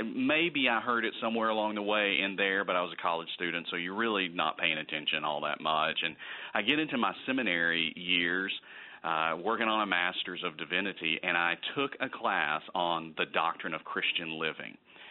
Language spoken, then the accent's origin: English; Birmingham, Alabama, United States; So I grew up in Birmingham, Alabama, and my parents just were good, solid believers, church-going kind of people.